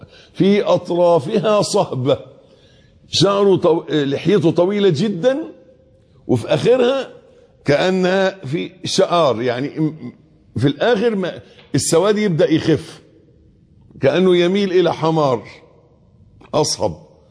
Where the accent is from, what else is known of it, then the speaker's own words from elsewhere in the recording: Egypt; اللي هو الأبيض اللي احنا بنقول عليه أبيض في عرفنا في مصريين كمصريين